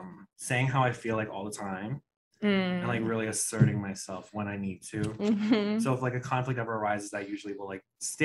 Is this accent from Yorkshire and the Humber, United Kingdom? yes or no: no; Wales, United Kingdom; I was born in Wales, raised in Wales, lived there my whole life.